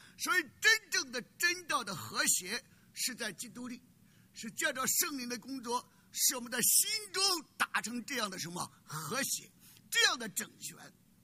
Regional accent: China; 我们中国人讲报仇什么血恨

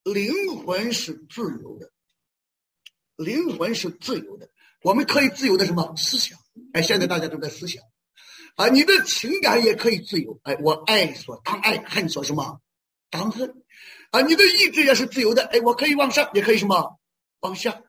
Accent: China; 我们来自大陆，习惯了阶级斗争、苦大仇深的人

